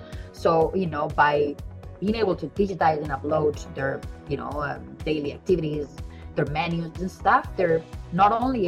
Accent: Barcelona, Catalonia, Spain; as Spaniards do. You know, I'm originally from Barcelona, so I like to be very straightforward

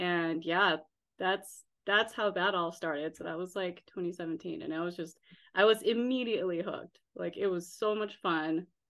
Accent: Las Vegas, Nevada, United States; I'm from Las Vegas.

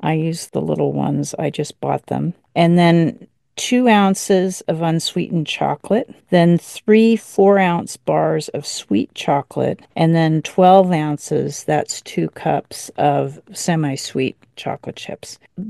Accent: Chestnut Hill, Pennsylvania, United States; which is the town over from Chestnut Hill, Pennsylvania, where Bootie and I grew up.

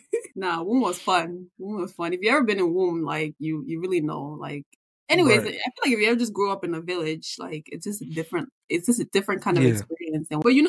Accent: Houston, Texas, United States; now in New York, United States; I grew up in Houston, Texas. Shout out to H-Town. And I live in New York now.

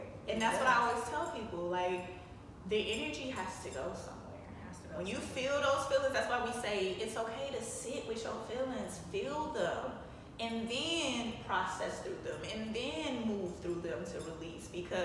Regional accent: Chicago, Illinois, United States; Yes, well, I'm from Chicago, and I grew up on the East Side

